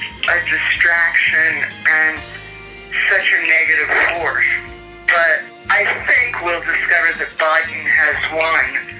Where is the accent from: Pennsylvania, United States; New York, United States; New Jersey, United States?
New York, United States; partly because I grew up in New York, which is a city where there are people of all colors.